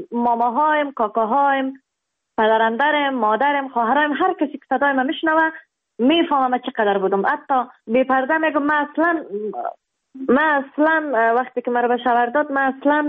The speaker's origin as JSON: {"language": "Persian", "region": "Kabul", "country": "Afghanistan", "tie": "born or raised there", "also_born_or_lived": "Baghlan", "said": "و در افغانستان در ولایت بغلان در دنیا آمدیم. جاغوری بود، از اونجا آمدیم کابل. 6 ساله بودم، مکتب شامل شدم"}